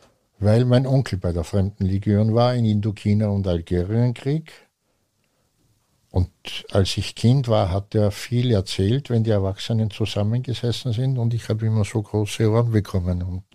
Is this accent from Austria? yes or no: yes; Austria; Das einzige Land, gegen das ich nie gekämpft hätte, wäre meine Heimat gewesen, also Österreich.